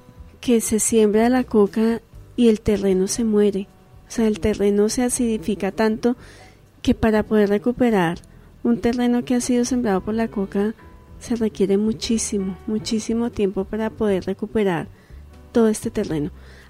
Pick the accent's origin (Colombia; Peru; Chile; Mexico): Colombia; como seres humanos, como colombianos, como hermanos, como una sociedad que ha sufrido mucho